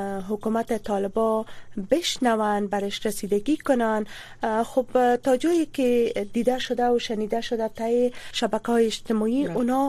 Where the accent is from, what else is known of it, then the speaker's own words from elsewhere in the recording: Afghanistan; ما هم افغان هستیم